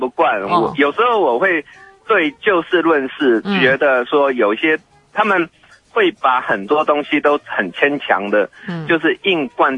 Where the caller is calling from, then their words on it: Yilan County, Taiwan; 嗨，你好，我是宜兰的